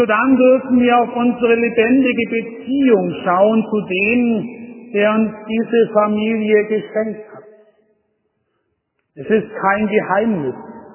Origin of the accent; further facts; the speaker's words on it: Wörnitzstein, Bavaria, Germany; Ich durfte gestern in meiner Heimat im wunderschönen Wörmitstein eine Hochzeit mitfeiern.